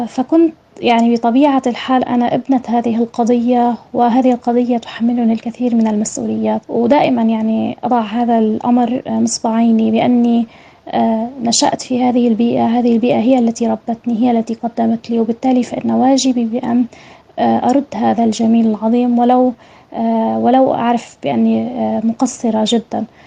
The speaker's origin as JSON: {"language": "Arabic", "region": "South Governorate", "country": "Lebanon", "said": "من الجنوب اللبناني"}